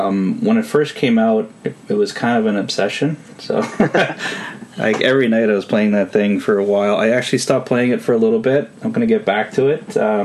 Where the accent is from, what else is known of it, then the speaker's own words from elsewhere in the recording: Canada; being a Canadian